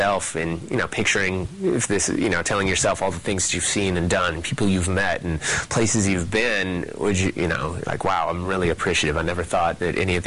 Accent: Minneapolis, Minnesota, United States; I was a kid from Minneapolis at the end of the day.

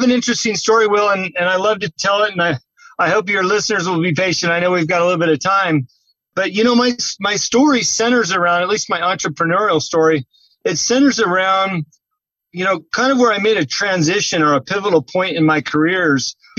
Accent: California, United States; As you know, being a Californian, the menu's super basic, hamburgers and fries

